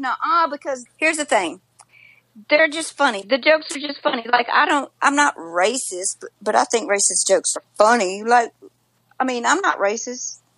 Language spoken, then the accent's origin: English; Petal, Mississippi, United States; Is raised in Petrel, Mississippi. And I live real close to Memphis right now.